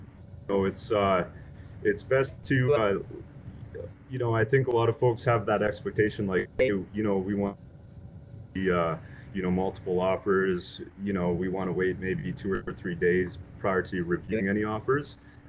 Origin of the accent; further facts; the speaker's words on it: Alberta, Canada; And I was actually born and raised in Alberta as well.